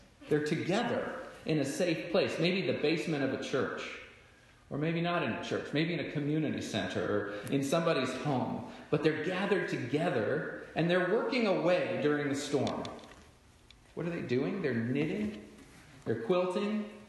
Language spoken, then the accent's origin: English; Gulf Coast, United States; Many of you know I grew up on the Gulf Coast